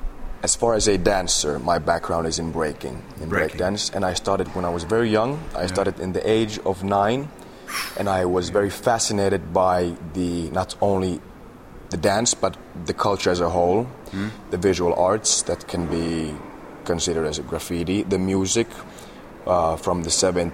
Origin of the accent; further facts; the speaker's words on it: Helsinki, Uusimaa, Finland; I was born and raised in Helsinki. Mm-hmm. My father is Nigerian and my mother is Finnish.